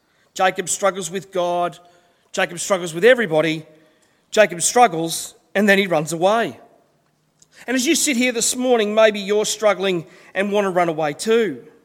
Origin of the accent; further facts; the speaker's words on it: Sydney, New South Wales, Australia; I grew up in Sydney, but my dad was from Brisbane.